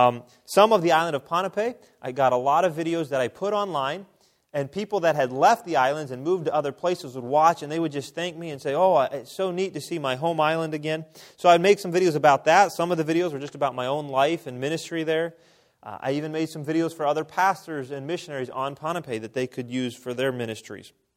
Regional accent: Elizabethtown, Pennsylvania, United States; now in Altoona, United States; I grew up right here in Elizabethtown attending this church, and so it is always good to be back.

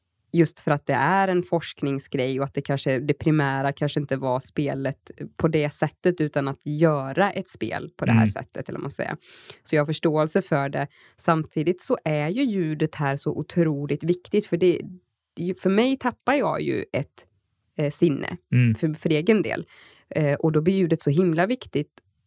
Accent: Västra Götaland County, Sweden; Och vi är båda västgötar

